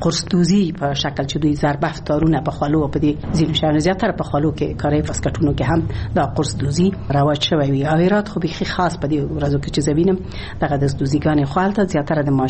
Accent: Ghazni, Afghanistan; born there; او زه خو په غزنی کې زیږیدلې یم او د غزنی خلک مې لیدلی دي

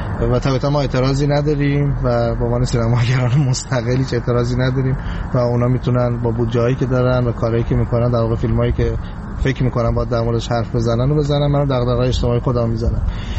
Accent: southern Iran, Iran; من خودم چون جنوبی هستم به اون منطقه خیلی علاقه بیشتری دارم، منطقه رو بهتر میفهمم

